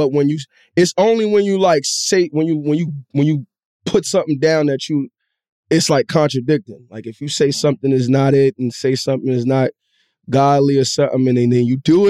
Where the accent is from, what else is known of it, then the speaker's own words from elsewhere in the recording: Harlem, New York, United States; because I'm from Harlem and my ego and shit like